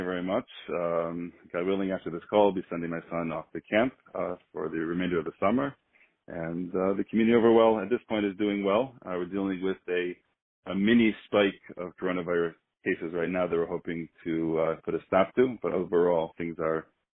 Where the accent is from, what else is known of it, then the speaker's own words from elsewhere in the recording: Chicago, Illinois, United States; also born or lived in Israel; I grew up in Chicago after spending many years in Yeshiva and Eretz Yisrael and on the East Coast. I was able to come back home about 9 years ago.